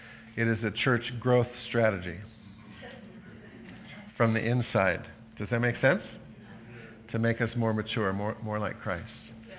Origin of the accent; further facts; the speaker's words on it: Santa Barbara, California, United States; And I grew up in Santa Barbara. I go, I guess the beach is still in me